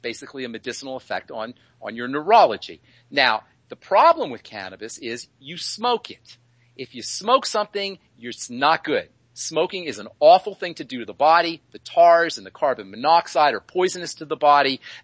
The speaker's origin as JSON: {"language": "English", "town": "Boulder", "region": "Colorado", "country": "United States", "said": "I am from Boulder, Colorado, you know."}